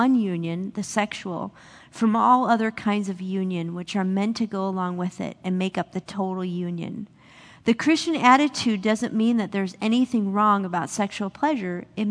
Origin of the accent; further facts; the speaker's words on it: Cleveland, Ohio, United States; I grew up in Cleveland, Ohio. You can say, aw. Yeah, I know. So I grew up a Cleveland sports fan.